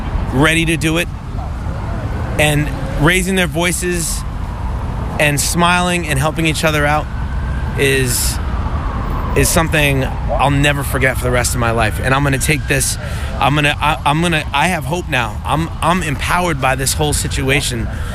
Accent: Boston, Massachusetts, United States; I'm from Boston, Massachusetts.

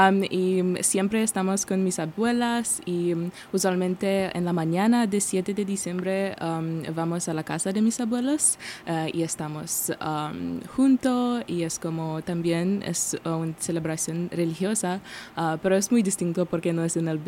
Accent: Moldova; Spanish is a second language; Yo soy de Moldavia y por eso mi familia, por ejemplo, es cristiana.

